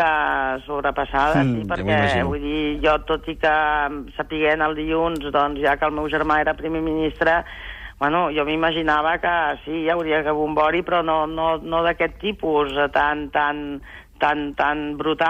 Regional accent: Paris, Île-de-France, France; jo vaig néixer a París perquè era el mes de desembre. I com que vivíem a París, doncs tocava a París.

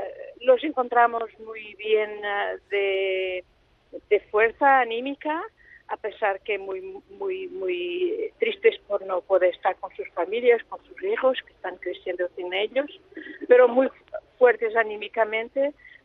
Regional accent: Portugal; Spanish is a second language; yo personalmente, como socialista portuguesa, espero que estas oportunidades sean aprovechadas

